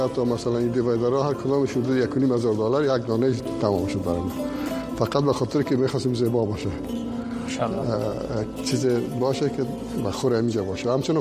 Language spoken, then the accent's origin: Persian; Afghanistan; یک احساس بدهی برای وطنم داشتیم به مناسبت کارهایی که در افغانستان کردن